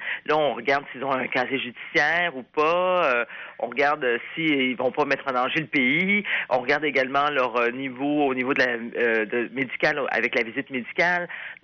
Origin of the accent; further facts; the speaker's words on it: France; Mais quand on est français, c'est sûr, on est plus exigeant. Je veux dire, on n'arrive pas d'un pays en guerre